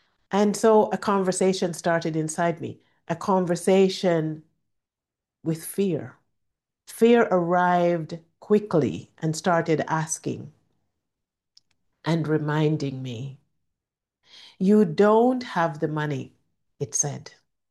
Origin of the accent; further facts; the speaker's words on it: Jamaica; as a little girl growing up in Jamaica